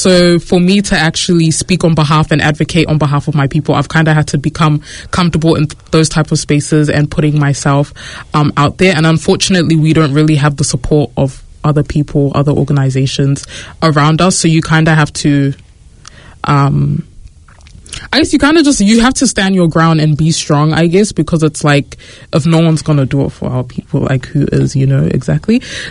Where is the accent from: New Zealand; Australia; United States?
New Zealand; also born or lived in Syria; I'm 21 years old, originally from South Sudan. However, I was born in the Middle East in Syria. I came to New Zealand when I was like 11 months. So I've been here for like 20 years now.